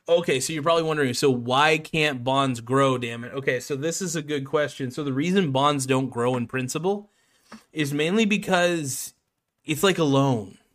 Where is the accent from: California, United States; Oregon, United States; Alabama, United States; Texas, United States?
Oregon, United States; I'm from Oregon. So Daddy Shom is asking what state I'm from. I'm from Oregon.